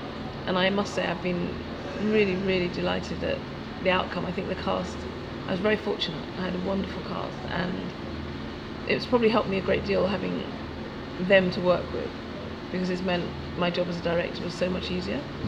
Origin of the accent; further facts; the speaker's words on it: London, United Kingdom; I'm from West London, Ladbroke Grove. I grew up in Notting Hill and I now live in East London.